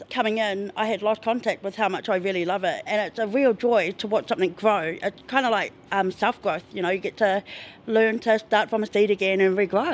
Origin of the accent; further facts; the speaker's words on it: Tauranga, Bay of Plenty, New Zealand; I'm from Tauranga, and I am an addict.